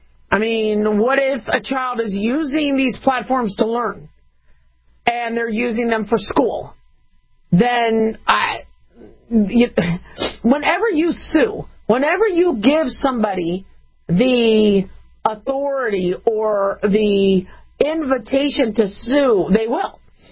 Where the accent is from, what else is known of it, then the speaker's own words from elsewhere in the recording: California, United States; All right, so I'm from California, and I love the state.